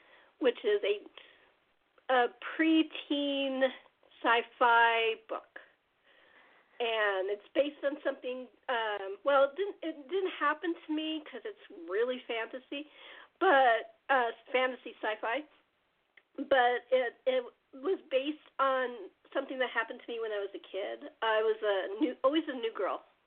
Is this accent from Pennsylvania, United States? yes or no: no; California, United States; because it was very, very Midwest when I came from California, so it's very different.